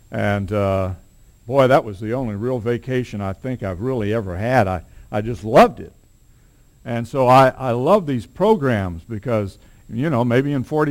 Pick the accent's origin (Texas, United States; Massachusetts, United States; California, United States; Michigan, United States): Texas, United States; You know, I'm just a Texan. I say just a Texan.